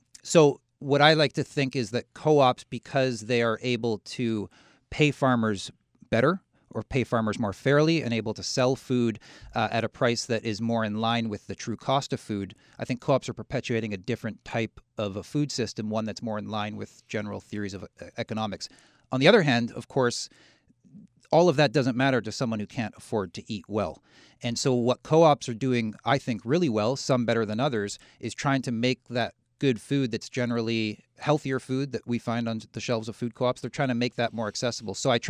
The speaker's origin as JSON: {"language": "English", "town": "Nelson", "region": "British Columbia", "country": "Canada", "said": "I'm from Nelson, British Columbia."}